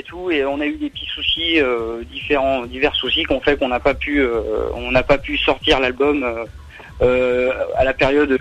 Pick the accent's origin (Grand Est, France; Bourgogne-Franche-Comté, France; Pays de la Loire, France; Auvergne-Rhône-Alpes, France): Pays de la Loire, France; Nantes; Alors moi je suis originaire de... Enfin j'ai grandi, c'est à Nantes que j'ai grandi, que j'ai fait mes armes dans la musique, quoi.